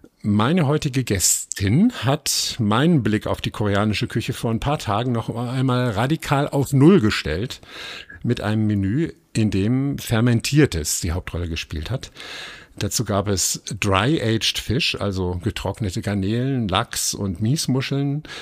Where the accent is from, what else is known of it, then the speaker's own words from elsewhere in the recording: Rhineland, Germany; now in Berlin, Germany; mir als gebürtigen Rheinländer auch sehr wichtig sind. Vielleicht bin ich deshalb auch nach 25 Jahren in dieser Stadt